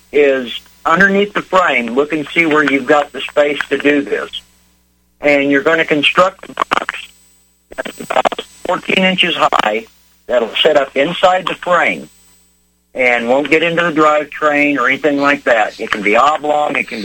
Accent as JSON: {"language": "English", "region": "Texas", "country": "United States", "said": "Yes. Okay, well, hey, I'm from West Texas. I can butcher any word in the world."}